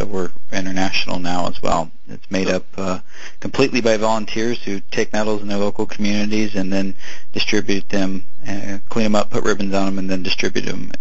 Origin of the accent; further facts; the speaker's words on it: Indianapolis, Indiana, United States; so I was in Chicago, and I grew up in Indianapolis, and I had always had kind of a thought in the back of my head what it would be like to run from Chicago to Indianapolis